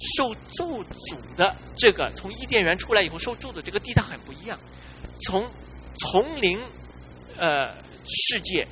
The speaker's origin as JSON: {"language": "Chinese", "country": "China", "said": "我们中国人的翻译就是不要把人看扁了"}